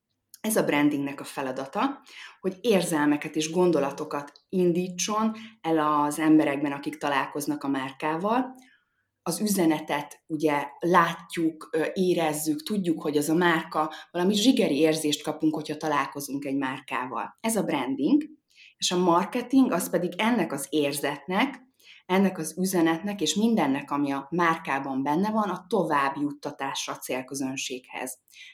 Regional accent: Hungary; 2017-ben, amikor én Angliából hazaköltöztem Magyarországra

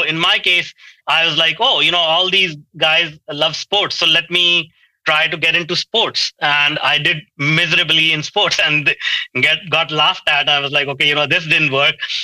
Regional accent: India; I grew up in India in a very small town, and it was a broken home.

